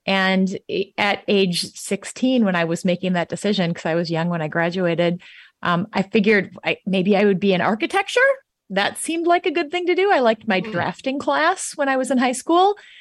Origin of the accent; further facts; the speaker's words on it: Wisconsin, United States; Like, I knew I was a Badger because I grew up in Wisconsin